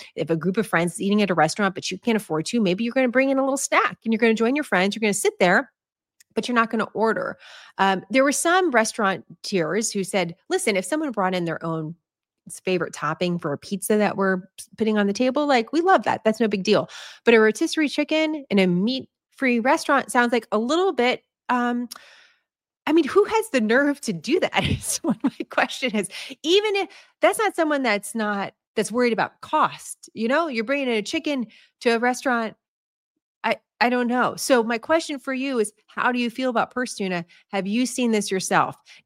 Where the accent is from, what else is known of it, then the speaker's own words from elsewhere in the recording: San Francisco, California, United States; My hometown paper that my family bought was the San Francisco Chronicle.